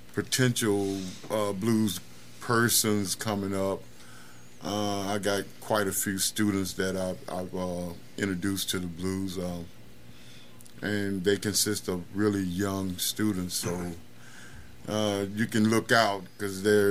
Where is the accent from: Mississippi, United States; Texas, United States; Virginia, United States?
Mississippi, United States; Clarksdale; Born and bred.